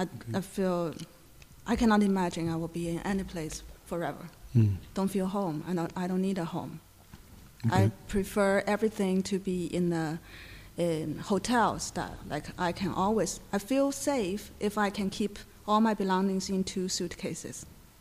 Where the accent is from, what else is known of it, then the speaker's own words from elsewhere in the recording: Shanghai, China; also born or lived in Harbin; I grew up in Shanghai.